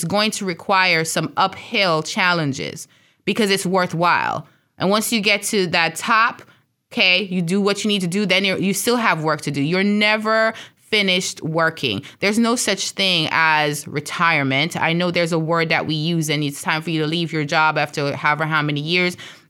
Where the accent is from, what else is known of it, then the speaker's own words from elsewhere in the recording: Jamaica; You know, the country that I'm from, you know, I'm from Jamaica.